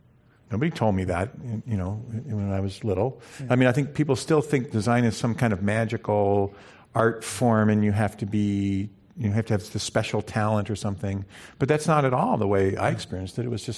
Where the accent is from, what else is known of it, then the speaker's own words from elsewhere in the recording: Burlington, Massachusetts, United States; I grew up in the Boston area. I grew up outside of Boston in Burlington, Massachusetts.